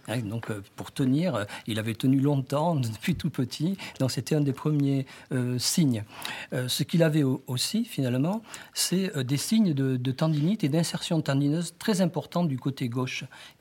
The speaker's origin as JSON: {"language": "French", "region": "South-West France", "country": "France", "said": "Moi, je viens du Sud-Ouest, on est des gens simples."}